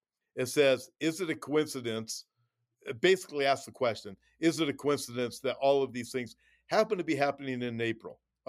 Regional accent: California, United States; I mean, I was born and raised in California. It's a desert.

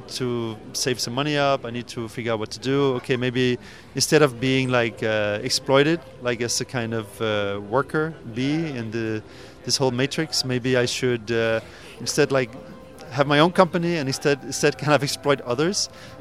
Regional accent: Copenhagen, Capital Region of Denmark, Denmark; English is a second language

